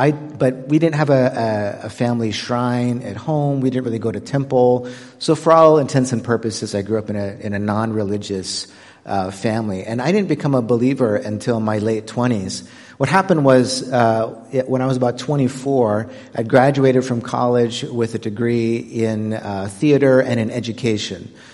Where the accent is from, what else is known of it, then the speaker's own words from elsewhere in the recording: Canada; moved away as an adult; I'm from Canada